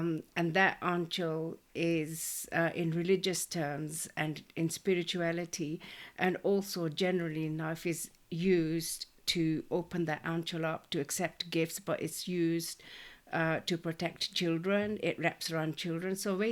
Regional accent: Nairobi, Kenya; I was born in Kenya, in Africa, Nairobi.

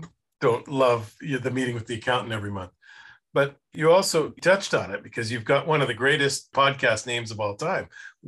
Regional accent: Canada; now in United States; networking was a swear word when I grew up in Canada

